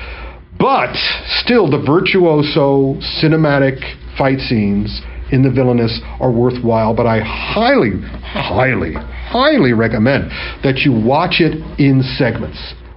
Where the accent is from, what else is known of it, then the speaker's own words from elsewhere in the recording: United States; But as an American who's not a Chinese, who didn't grow up in China or Hong Kong